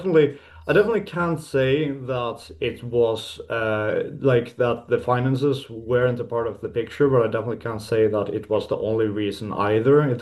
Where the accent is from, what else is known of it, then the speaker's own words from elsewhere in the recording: Bergen, Vestland, Norway; also born or lived in Spain; So yeah, I'm born and raised in Bergen, Norway. I've lived there most of my life, except for a little chapter living in Spain.